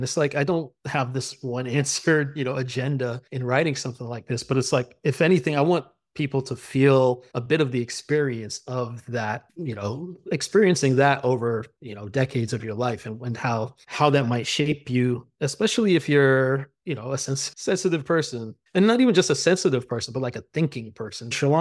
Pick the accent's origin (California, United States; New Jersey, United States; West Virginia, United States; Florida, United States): Florida, United States; I grew up in Florida.